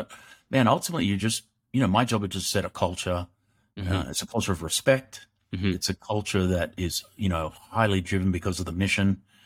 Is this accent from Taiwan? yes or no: no; Australia; growing up in Australia, which is a great country